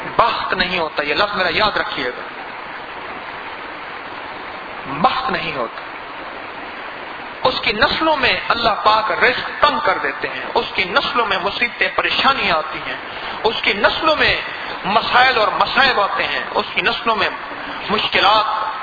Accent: Karachi, Sindh, Pakistan; now in Dubai, United Arab Emirates; اصل میں کراچی کا ہوں لیکن مستقل رہائش میری جو ہے وہ دبئی میں ہے

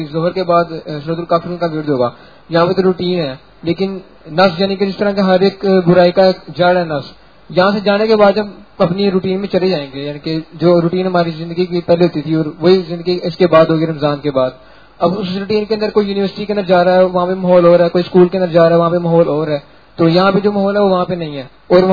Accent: Lahore, Punjab, Pakistan; میں لاہور سے آیا ہوں

